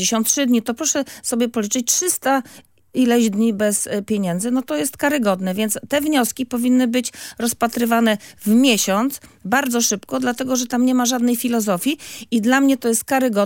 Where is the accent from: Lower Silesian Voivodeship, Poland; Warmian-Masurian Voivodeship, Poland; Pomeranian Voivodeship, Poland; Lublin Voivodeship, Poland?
Pomeranian Voivodeship, Poland; Gdynia; No jesteśmy stąd.